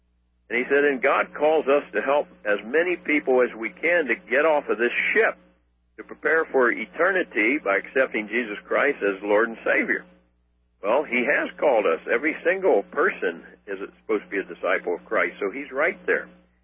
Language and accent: English; Washington, District of Columbia, United States; I had an old black friend back in Virginia where I grew up in Washington, D.C.